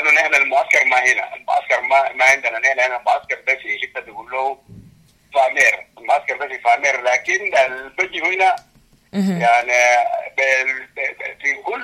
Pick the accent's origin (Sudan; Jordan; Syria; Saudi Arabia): Sudan; قاموا عافوا أنه نحن كسودانيين أو كمسلمين ديدا بدانا إنه نعفي